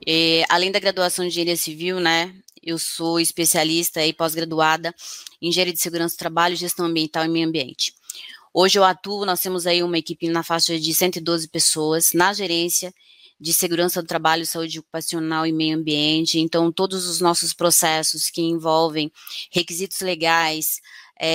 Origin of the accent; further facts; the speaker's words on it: São Paulo, Brazil; Sou paulista, do interior do estado de São Paulo. Trabalhei já em 4 estados